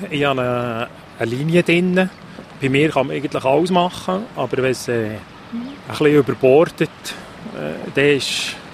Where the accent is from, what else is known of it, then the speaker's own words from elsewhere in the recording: Zünibach, Bern, Switzerland; Ich bin am See aufgewachsen, es ist naheliegend, dass man einfach einen Bezug hat zum Wasser. Ich bin in Zünibach aufgewachsen, das ist am Thunersee